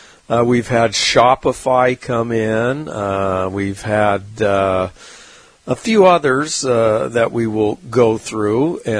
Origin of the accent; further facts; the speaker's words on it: San Diego, California, United States; We fought it ever since, you know, growing up in San Diego.